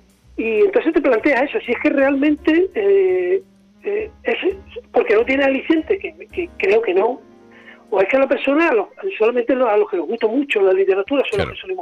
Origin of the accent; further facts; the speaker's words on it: Chiclana de la Frontera, Andalusia, Spain; now in San Fernando, Spain; yo no soy de aquí, yo soy de Chiclana, y los 10 años que llevo viviendo en San Fernando